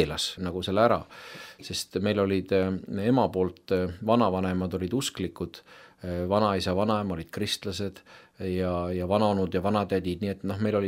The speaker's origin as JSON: {"language": "Estonian", "town": "Vatla", "region": "Lääne County", "country": "Estonia", "tie": "born or raised there", "said": "kus ma olen pärit, olen ju Läänema mees ja täiesti maapoiss. Kasvasin üles Vatla mõisas, mul oli väga ilus lapsepõlve mängumaa."}